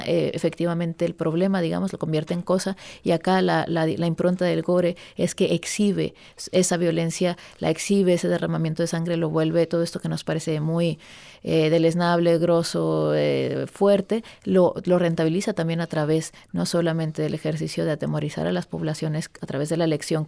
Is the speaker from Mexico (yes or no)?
yes; Mexico; el modelo ideal en mi país está vinculada con el machismo. O sea, y no lo digo de manera rápida, sino la estructura patriarcal machista y necrosoberana en México es la que funda el Estado Revolucionario Mexicano.